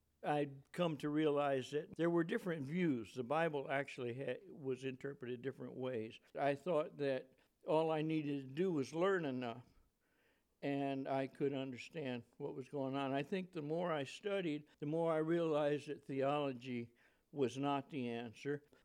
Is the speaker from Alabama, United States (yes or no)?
yes; Alabama, United States; born there; I was born in 1940 in Alabama.